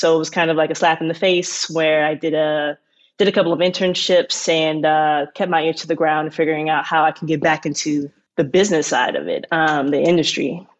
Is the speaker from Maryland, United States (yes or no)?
yes; Maryland, United States; so I'm from the East Coast, Maryland. I did a lot of my growing up there. My dad was in the Air Force, so I traveled around a bit when I was younger.